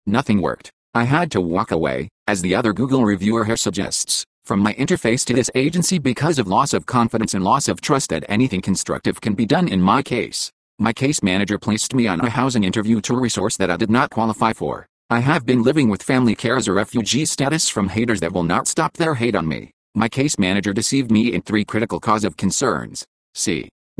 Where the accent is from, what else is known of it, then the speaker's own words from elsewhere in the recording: San Bernardino, California, United States; I am homeless here in my hometown of San Bernardino